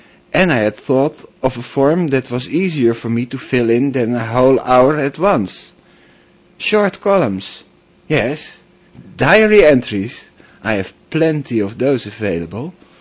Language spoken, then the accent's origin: English; Netherlands; from the Netherlands.